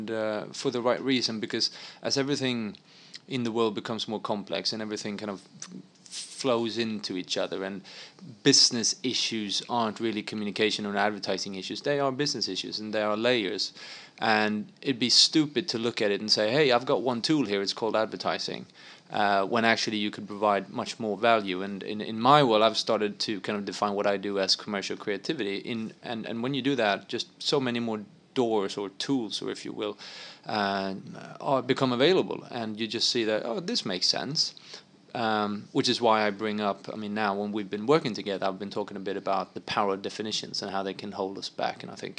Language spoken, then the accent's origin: English; Stockholm, Stockholm County, Sweden; It's clean, it's close to water, which Stockholm is, my hometown, Stockholm, which I love because it's water close by.